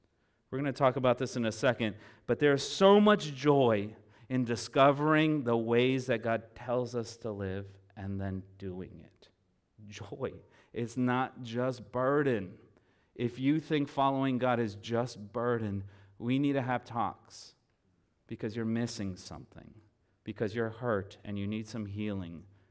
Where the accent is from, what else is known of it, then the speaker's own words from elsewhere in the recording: Brazil; I'm Brazilian, and I grew up in Brazilian churches